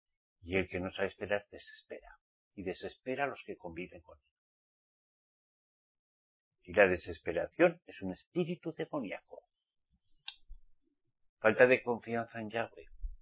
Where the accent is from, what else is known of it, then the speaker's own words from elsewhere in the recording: Spain; born there; Nací en España.